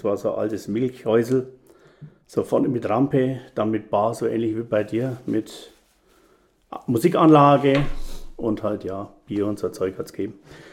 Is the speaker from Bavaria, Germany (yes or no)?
yes; Weißenburg, Bavaria, Germany; Das war in Weißenburg, wo ich herkomme